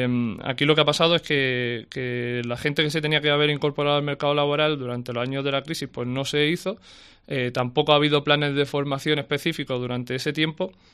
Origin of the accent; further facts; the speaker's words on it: Caniles, Andalusia, Spain; en nuestro pueblo Caniles, de donde soy yo y donde era él